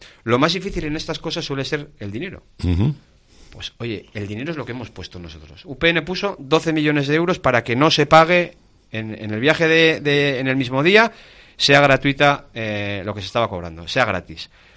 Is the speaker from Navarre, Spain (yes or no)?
yes; Navarre, Spain; los navarros somos los españoles que más impuestos pagamos